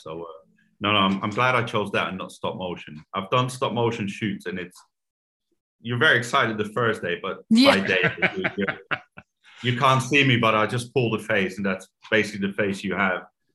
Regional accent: Netherlands; now in United States; I grew up in Holland, and there is no industry to speak of in what I do.

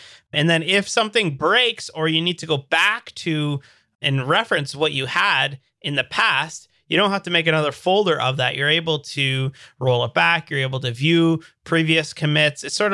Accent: Hamilton, Ontario, Canada; I'm a developer from The Hammer

